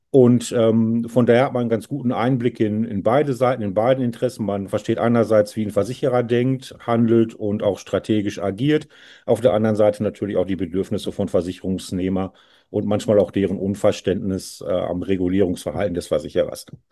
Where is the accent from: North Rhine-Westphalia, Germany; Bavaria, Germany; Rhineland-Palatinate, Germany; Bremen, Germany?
North Rhine-Westphalia, Germany; Dortmund; ich komme aus Dortmund, inzwischen schon 44 Jahre alt